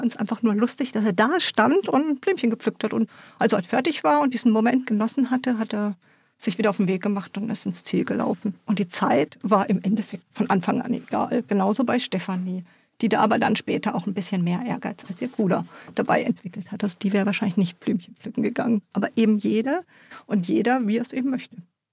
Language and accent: German; Freiburg, Baden-Württemberg, Germany; accent: Baden; moved away as an adult; now in Flensburg, Germany; ich komme ja eigentlich aus Freiburg und bin im Schwarzwald aufgewachsen, halt vielleicht auch ein bisschen in meinem badischen Dialekt und bin dann vor 2,5 Jahren vom äußersten Süden sozusagen in den äußersten Norden gezogen, nach Flensburg.